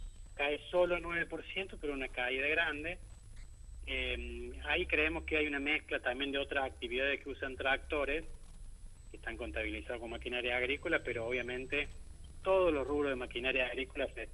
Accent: Córdoba, Argentina; nuestro interior productivo, digo como cordobés, también para el interior de Santa Fe y Buenos Aires

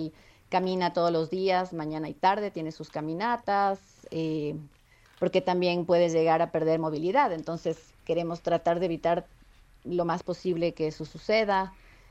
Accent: Ecuador; Sí, yo soy ecuatoriana

